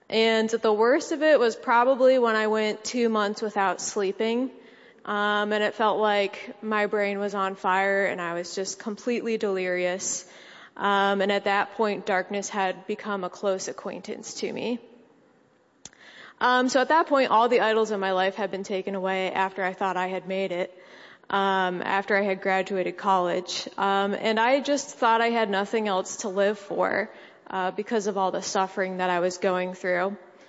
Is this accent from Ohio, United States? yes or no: yes; Hudson, Ohio, United States; I grew up in Hudson most of my life.